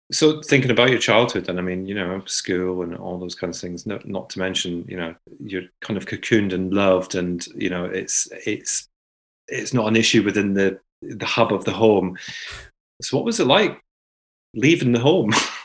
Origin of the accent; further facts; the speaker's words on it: Scotland, United Kingdom; as a Scottish person myself, growing up in an area that was, you know, we didn't have any people of colour.